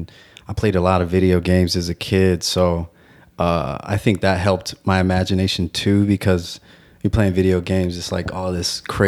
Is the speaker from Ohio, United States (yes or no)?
no; Los Angeles, California, United States; I grew up in LA, like the west side of LA, like Culver City area and stuff.